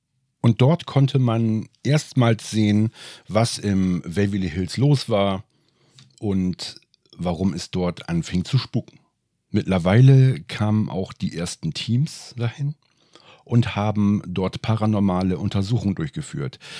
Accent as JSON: {"language": "German", "town": "Aurich", "region": "Lower Saxony", "country": "Germany", "tie": "born or raised there", "said": "als ich als kleiner Junge in den Bibliotheken von Aurich rumgestöbert habe nach paranormalen Sachen"}